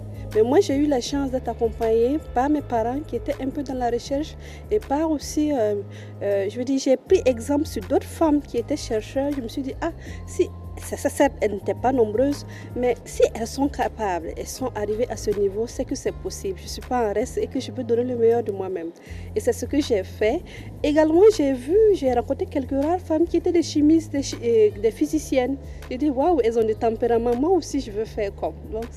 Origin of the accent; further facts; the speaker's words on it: Burkina Faso; Je viens du Burkina Faso où j'ai fait tout mon cursus scolaire. Et aujourd'hui encore, je suis là-bas.